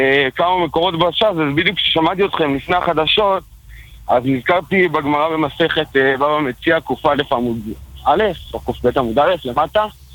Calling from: Jerusalem, Jerusalem District, Israel; ירושלים, עיר הקודש.

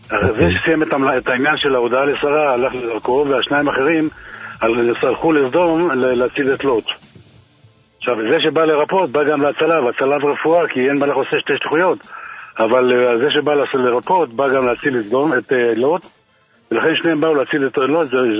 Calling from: Beit Herut, Central District, Israel; אני ממושב בית חירות שבשרון.

